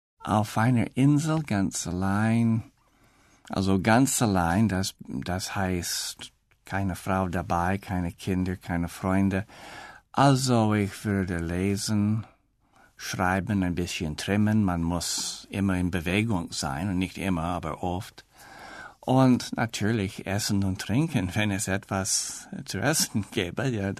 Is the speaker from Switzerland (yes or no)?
no; Canada; German is a second language; now in Victoria, Canada; Ich komme aus Kanada. Ich bin 1943 geboren. Ich wohne jetzt in Victoria. Victoria ist Hauptstadt von British Columbia. Die Stadt liegt ganz im Westen. Man könnte sagen, ich wohne auf einer Insel in der Pazifik.